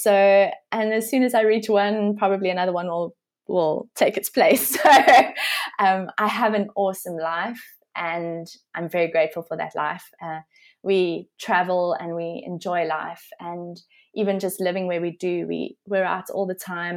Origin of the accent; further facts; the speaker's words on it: South Africa; as a South African wedding photographer